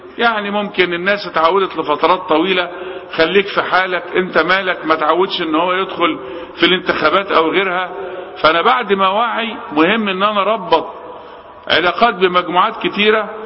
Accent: Egypt; احنا بنسترد كمصريين

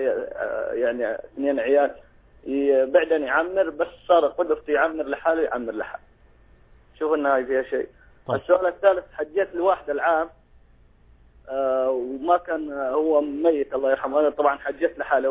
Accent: Syria; عندنا بسوريا، هناك إحنا منطقة قروية. عندنا زراعة وعندنا أرض وغنم وكل شيء.

